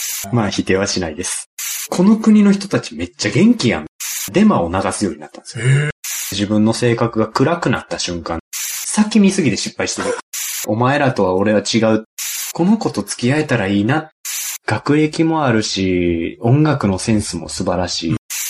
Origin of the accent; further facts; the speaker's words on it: Minoh, Osaka, Japan; もうずっと大阪生まれ大阪育ちで、生まれは箕面ですね。